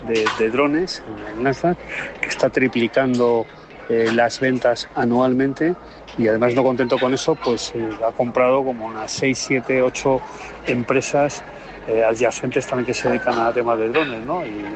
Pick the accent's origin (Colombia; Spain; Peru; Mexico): Spain; Madrid, Community of Madrid; de Madrid.